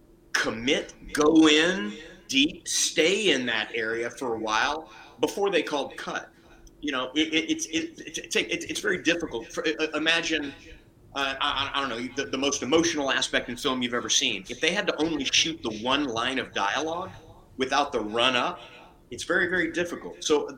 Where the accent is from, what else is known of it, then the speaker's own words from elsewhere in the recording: Lake Charles, Louisiana, United States; born there; I was born in Lake Charles, Louisiana.